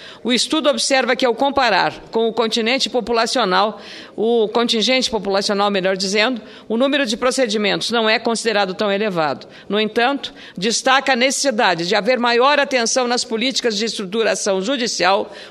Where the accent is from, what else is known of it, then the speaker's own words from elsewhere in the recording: Rio Grande do Sul, Brazil; como gaúcha e mulher, fiquei apavorada com a informação de que o meu estado é o segundo em violência contra a mulher